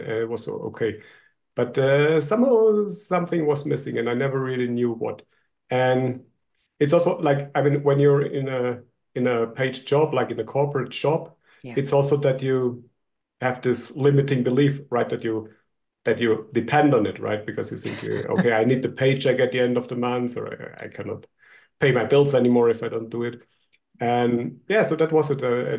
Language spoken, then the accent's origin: English; Germany; English is a second language; So I'm from Germany. So most of my life I lived and worked in Germany.